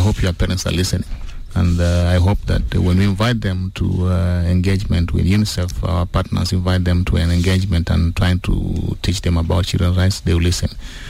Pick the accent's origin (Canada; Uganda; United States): Uganda; when I was growing up in Uganda, we had some of our classes under the trees.